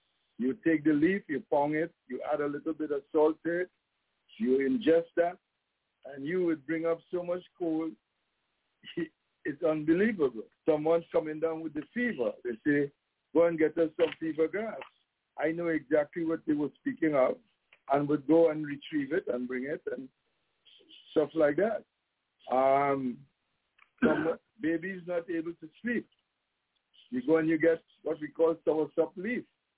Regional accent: Trinidad & Tobago; I am from the Twin Islands of Trinidad and Tobago.

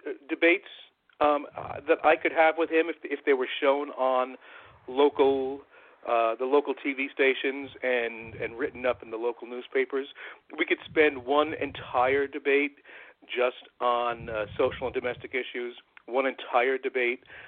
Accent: Shelburne, United States; I've served on the Town Conservation Commission in my hometown of Shelburne

